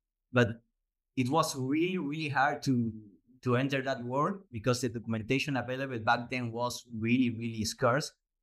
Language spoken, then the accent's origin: English; Buenos Aires, Argentina; Well, I'm from Buenos Aires. I was born here.